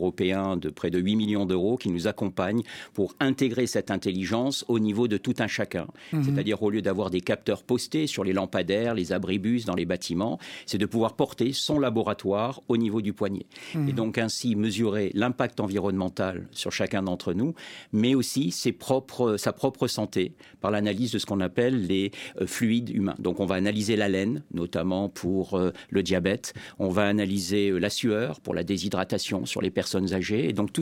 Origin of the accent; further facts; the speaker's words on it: France; est intégré, je dirais, dans la nature de notre nationalité en tant que Français.